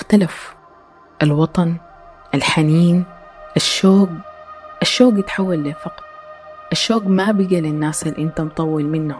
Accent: Sudan; حياتنا كلنا كسودانيين تغيرت للأبد،

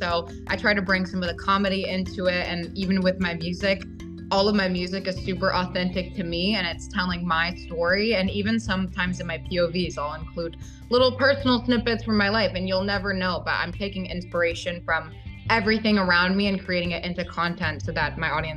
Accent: Virginia, United States; now in Los Angeles, United States; I'm originally from Virginia, and then about 2 or 3 years ago, I moved out to LA to pursue my dreams in social media.

